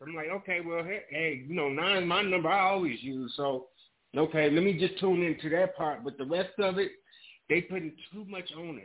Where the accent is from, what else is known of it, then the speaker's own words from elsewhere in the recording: Illinois, United States; You know, and I grew up in Illinois.